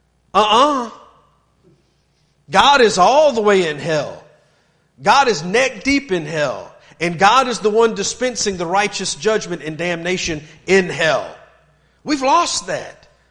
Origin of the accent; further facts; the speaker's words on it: the South, United States; I remember growing up in the South, and I remember like the Baptist churches would go around on Sunday afternoon